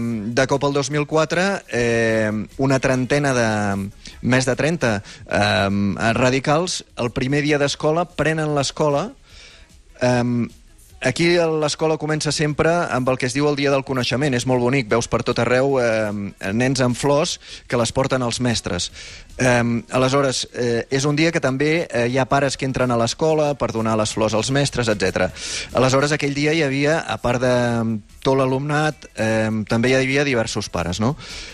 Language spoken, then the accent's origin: Catalan; Berga, Catalonia, Spain; moved away as an adult; now in Russia; jo que sóc de Berga i sempre he estat envoltat de muntanyes